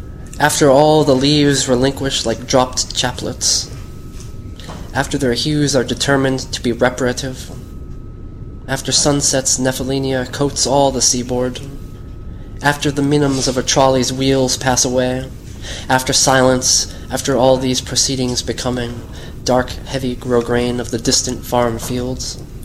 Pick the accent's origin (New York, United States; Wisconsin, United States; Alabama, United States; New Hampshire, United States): New Hampshire, United States; I'm from New Hampshire, so I write a lot about New England. My mind is always there, even at this moment.